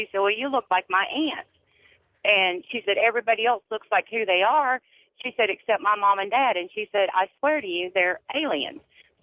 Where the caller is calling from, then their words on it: Louisiana, United States; I'm calling from Louisiana.